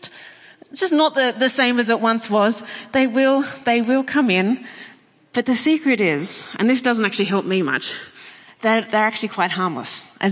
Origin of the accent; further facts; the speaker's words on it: Australia; But yes, I come from Australia.